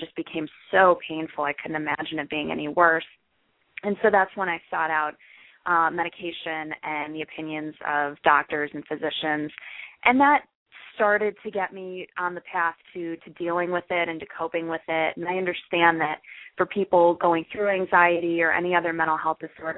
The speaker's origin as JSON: {"language": "English", "region": "Illinois", "country": "United States", "said": "I am from the Chicagoland area."}